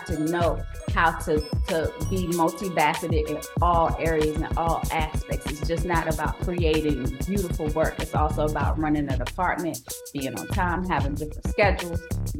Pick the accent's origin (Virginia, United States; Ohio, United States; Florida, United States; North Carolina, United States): Virginia, United States; Virginia Beach; I'm from Virginia, Virginia Beach, Virginia.